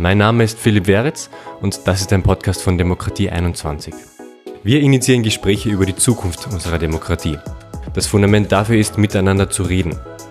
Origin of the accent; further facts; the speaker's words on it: Austria; Und die erste Frage, die sich mir als Österreicher stellt